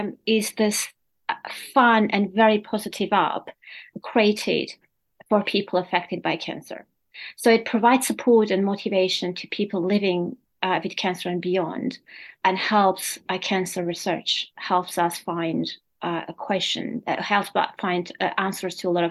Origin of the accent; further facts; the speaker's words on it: Armenia; English is a second language; it is based in my home country in Armenia.